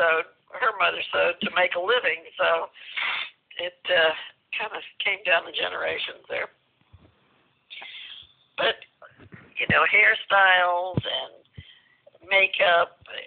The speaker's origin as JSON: {"language": "English", "region": "the South", "country": "United States", "tie": "born or raised there", "said": "growing up in the South, you the big thing was to be a lady and to be a proper young lady"}